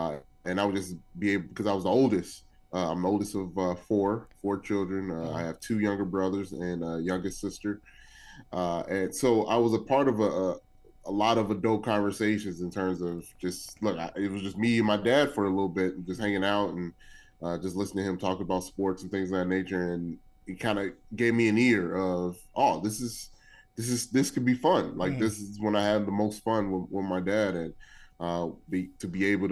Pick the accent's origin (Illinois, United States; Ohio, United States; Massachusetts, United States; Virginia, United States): Illinois, United States; Chicago; So, born and raised in Chicago. Southsider, even though I currently reside on the west side.